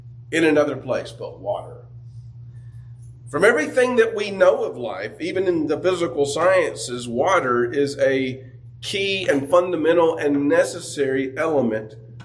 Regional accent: Georgia, United States; When I was a child, growing up in North Hall County with our little house in the woods, we were on top of a hill

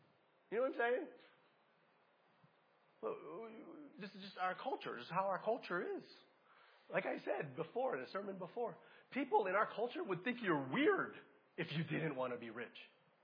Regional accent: Hawaii, United States; I'm from Hawaii and I forgot water.

